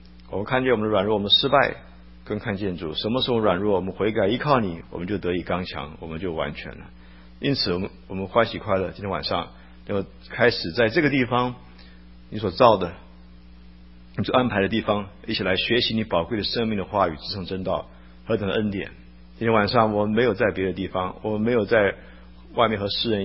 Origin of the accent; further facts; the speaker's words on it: Taiwan; now in North America; 我出生在一个基督徒家庭里面。我是山东人，在台湾出生长大，后半辈在北美。那整个回顾过去的50几年，都是神的恩典，因为我生在一个基督徒的家庭里面。